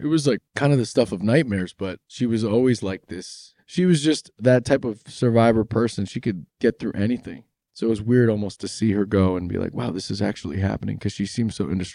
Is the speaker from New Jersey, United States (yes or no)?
yes; New Jersey, United States; we grew up together in New Jersey.